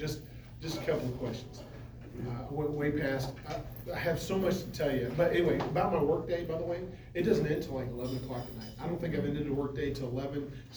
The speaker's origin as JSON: {"language": "English", "town": "White House", "region": "Texas", "country": "United States", "tie": "born or raised there", "said": "I'm an East Texan at heart. I grew up in East Texas. I grew up in a little bitty mobile home till the age of 10, and then moved into the large city of White House, Texas."}